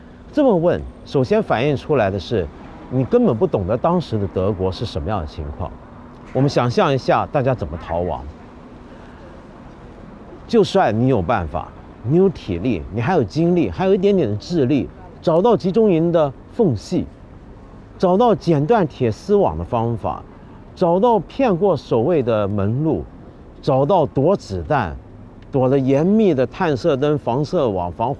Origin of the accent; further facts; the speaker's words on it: China; 我们中国人不是常爱讲这句话吗？